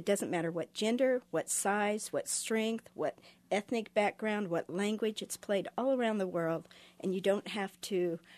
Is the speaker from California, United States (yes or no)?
yes; Ventura, California, United States; I got into marbles when I was 8 years old. I grew up in Ventura, California, and I had four brothers.